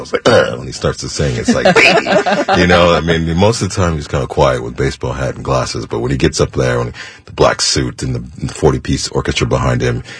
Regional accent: Chicago, Illinois, United States; I grew up in Chicago, so I'm kind of familiar with Chicago cops.

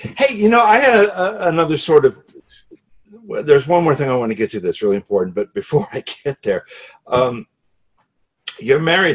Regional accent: St. Petersburg, Florida, United States; Yeah, I'm from St. Petersburg, and this is like blowing air, but I'll say it anyway.

